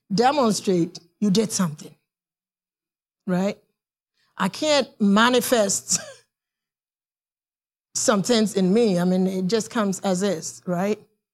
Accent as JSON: {"language": "English", "town": "Long Island", "region": "New York", "country": "United States", "tie": "born or raised there", "said": "I mean, when I was growing up in Long Island, I knew some people who were millionaires."}